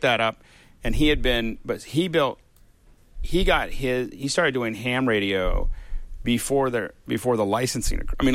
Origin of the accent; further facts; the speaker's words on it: Pennsylvania, United States; Yeah, Pennsylvania. So, I mean, we grew outside of Pittsburgh, but where I grew up.